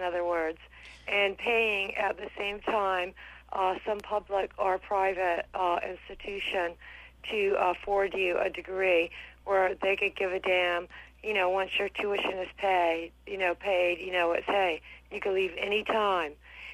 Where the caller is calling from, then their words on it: Albany, New York, United States; I'm calling from Albany, New York, and I'm sure Big Brother knows where that is.